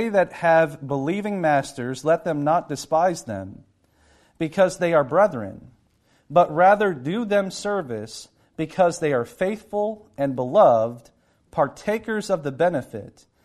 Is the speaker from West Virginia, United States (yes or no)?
no; Kentucky, United States; I come from Eastern Kentucky. I come from coal mining country, you know, and people are thankful for what you have.